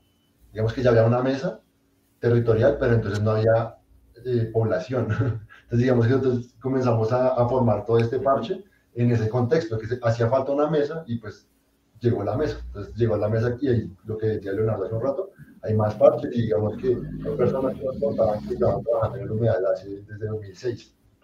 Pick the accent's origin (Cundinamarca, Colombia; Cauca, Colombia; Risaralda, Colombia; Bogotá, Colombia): Bogotá, Colombia; como bogotanos nos damos muy duro